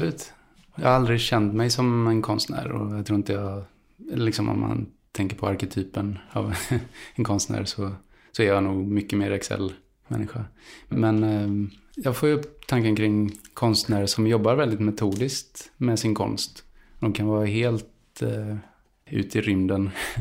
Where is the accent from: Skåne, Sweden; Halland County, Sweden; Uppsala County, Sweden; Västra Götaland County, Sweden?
Västra Götaland County, Sweden; Gothenburg; Jag växte upp i Hammarkullen och när jag var 7 så flyttade vi till Landalabergen som inte är en förort alls.